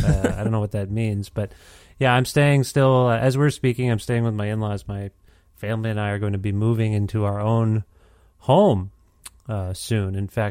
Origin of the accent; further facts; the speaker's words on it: Guelph, Ontario, Canada; now in Edmonton, Canada; I'm from Guelph, Ontario, and we have a lot of geese.